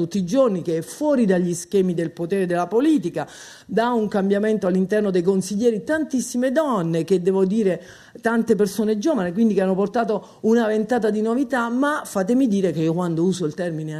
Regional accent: Naples, Campania, Italy; sono napoletana pure, quindi per me le gnagnagna sono complicate

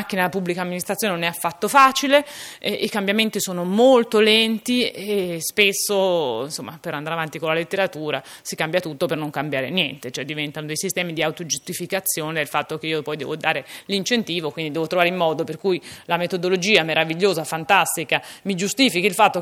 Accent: Emilia-Romagna, Italy; io sono un ottimista di natura, sono romagnola

